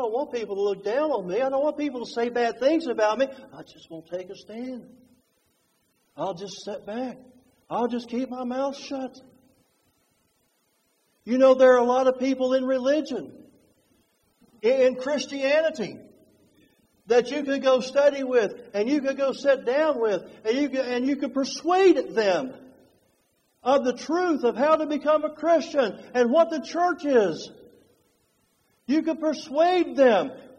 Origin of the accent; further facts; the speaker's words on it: West Virginia, United States; Now, you know, I'm from West Virginia, so don't hold that against me.